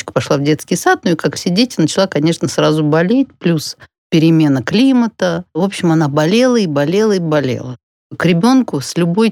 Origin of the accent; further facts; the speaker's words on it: Moscow, Russia; now in Montreal, Canada; Да, действительно, уехала я из Москвы в 95-м году.